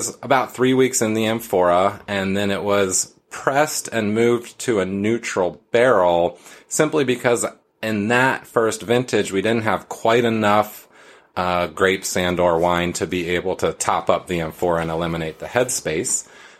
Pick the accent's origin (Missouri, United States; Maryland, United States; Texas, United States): Maryland, United States; I grew up in Maryland, went to University of Maryland for a bachelor's and master's degree